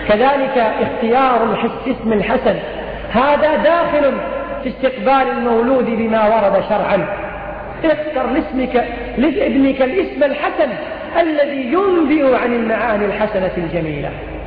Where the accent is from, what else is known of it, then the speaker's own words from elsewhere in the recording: Kuwait; والعامة عندنا في الكويت يسمونها التمايل.